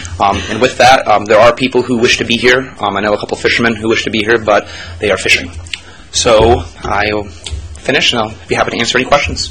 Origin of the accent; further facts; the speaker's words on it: Knox, Maine, United States; I'm from Knox, Maine